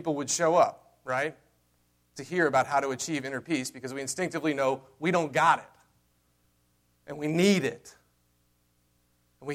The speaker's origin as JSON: {"language": "English", "region": "the South", "country": "United States", "said": "Okay, I'm from the South. Okay? We say, bless her heart, when we mean, oh my goodness."}